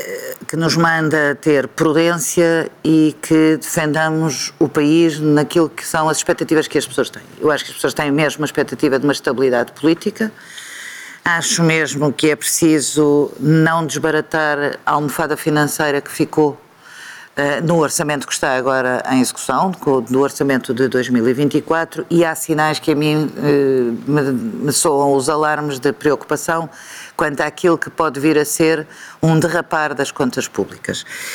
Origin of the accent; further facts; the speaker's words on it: Portugal; como portuguesa